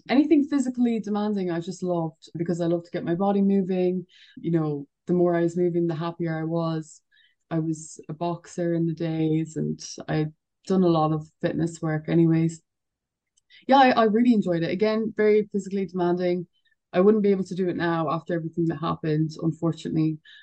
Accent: Ireland; I'm Irish after all, you know, that's why you have us over here.

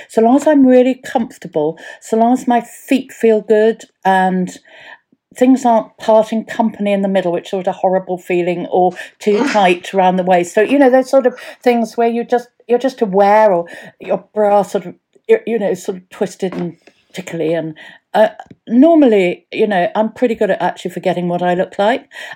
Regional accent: Wales, United Kingdom; We're short, we're Welsh. We're very given to going very wide around the middle.

